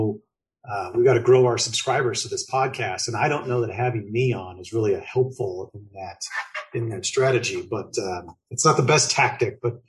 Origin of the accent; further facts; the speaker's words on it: Wellington, Kansas, United States; I grew up in Wellington, just south of Wichita there, and not a farm kid.